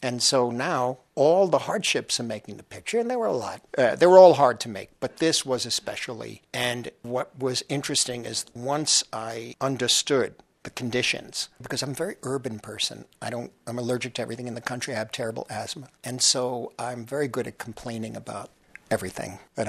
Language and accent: English; New York, United States; For me, as a New Yorker, to be stuck in this mud